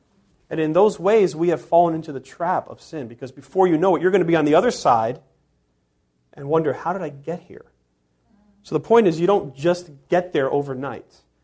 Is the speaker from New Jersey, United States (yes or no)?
yes; Bayonne, New Jersey, United States; I mean, I grew up in Bayonne.